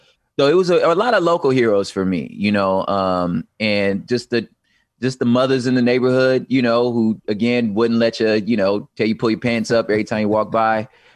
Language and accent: English; Los Angeles, California, United States; Now, granted, I grew up in Los Angeles, which was remarkably diverse, you know